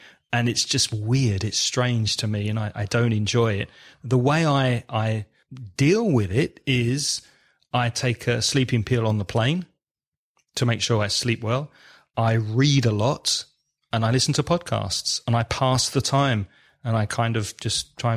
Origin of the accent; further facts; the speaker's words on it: England, United Kingdom; I'm English, so I have a special system because English people don't really like speaking to strangers on flights.